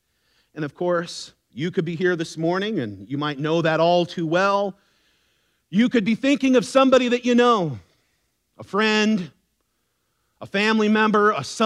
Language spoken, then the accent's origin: English; California, United States; I grew up more in Orange County and LA, and when I was a little kid, my mom would always take us to Huntington Beach